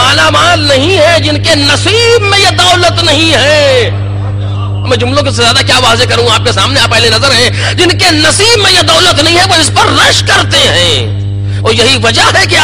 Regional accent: India; ہم ہندوستان کے رہنے والے، ہندوستان نہ جانے کتنے میلے لگا کرتے ہیں

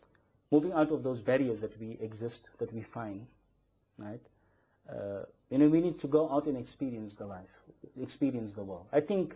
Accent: South Africa; I come from South Africa.

